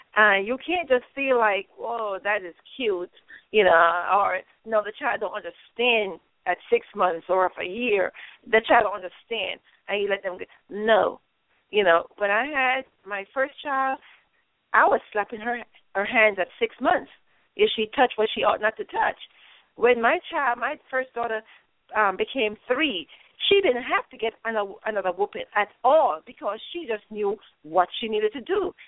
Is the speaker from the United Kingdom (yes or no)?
no; Jamaica; now in United States; I'm originally from Jamaica, and although I had my kids here in the United States